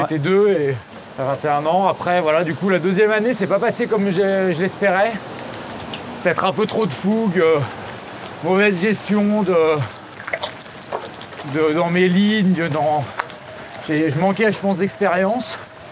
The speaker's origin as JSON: {"language": "French", "town": "Moûtiers", "region": "Auvergne-Rhône-Alpes", "country": "France", "tie": "born or raised there", "said": "Ouais. Oui, vraiment, je suis né à Moutier."}